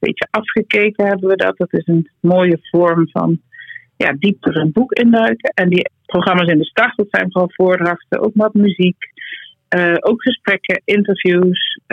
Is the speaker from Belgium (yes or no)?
no; southern Netherlands, Netherlands; accent: soft G; Wat mijn zachte G misschien doet vermoeden.